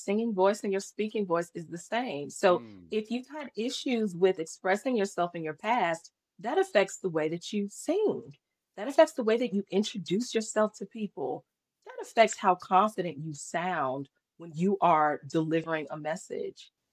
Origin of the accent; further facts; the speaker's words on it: North Carolina, United States; And so I'm from North Carolina, and she ended up getting a job with the state in another city, which was like, that was huge.